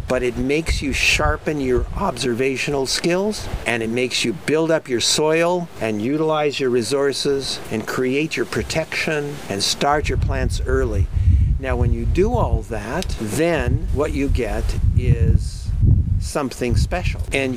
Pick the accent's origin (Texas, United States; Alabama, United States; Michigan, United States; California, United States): California, United States; now in Canada; So I'm not from here, right? I grew up in California. And one of the great joys of my life is that I'm now part of this place in a way that goes that deep.